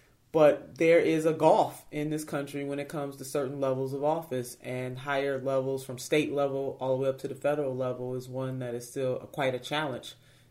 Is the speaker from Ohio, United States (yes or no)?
yes; Ohio, United States; I was the Democratic nominee in my home state of Ohio